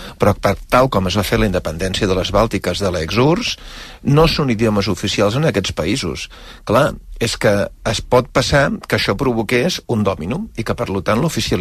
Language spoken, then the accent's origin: Catalan; Catalonia, Spain; nosaltres com a catalans tenim l'oficialitat del català